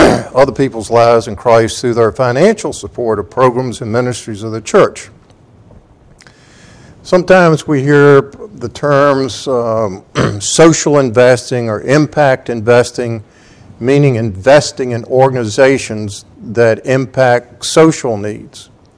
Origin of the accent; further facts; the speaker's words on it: Vinton, Virginia, United States; I remember when I was growing up in Vinton, Virginia, over in the mountains